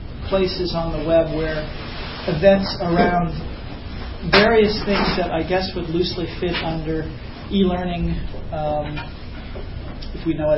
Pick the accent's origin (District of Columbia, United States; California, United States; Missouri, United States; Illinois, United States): California, United States; born there; Since I was born in California.